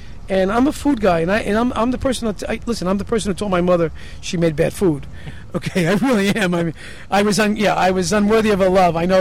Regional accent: Saratoga, New York, United States; I grew up a lot in Saratoga as a kid.

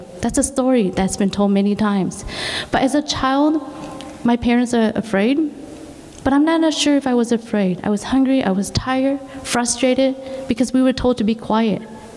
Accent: St. Paul, Minnesota, United States; I grew up in St. Paul.

